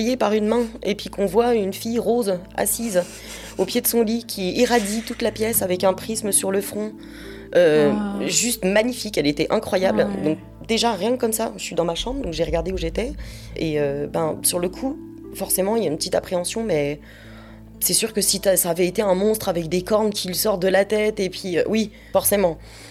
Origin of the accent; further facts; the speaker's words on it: Grand Est, France; Enfin, moi, j'aurais pas pu, sachant que j'ai grandi dans les Vosges.